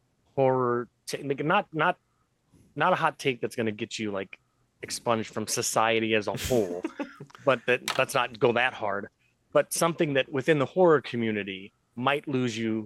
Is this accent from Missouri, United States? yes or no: yes; Kansas City, Missouri, United States; I grew up in Kansas City, Missouri, where they had the local station there had Cremation Mortem